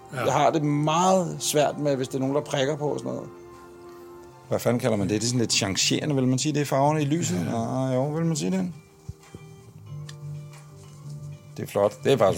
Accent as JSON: {"language": "Danish", "town": "Ølstykke", "region": "Capital Region of Denmark", "country": "Denmark", "said": "nu kommer jeg ud fra Ølstykke, jeg var vant til 36-50. Det er en stor"}